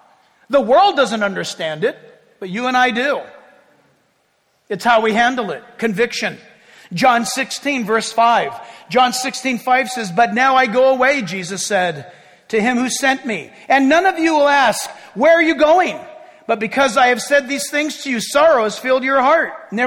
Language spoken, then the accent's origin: English; Ireland; Well, you'll have to forgive me. I'm Irish.